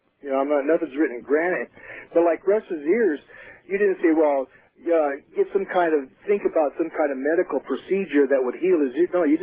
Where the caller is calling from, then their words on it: Arizona, United States; Yeah, this is … I'm calling from Arizona.